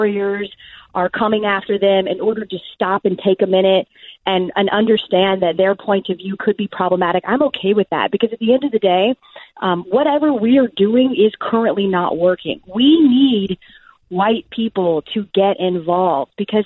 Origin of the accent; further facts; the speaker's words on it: the South, United States; maybe it's because I'm from the South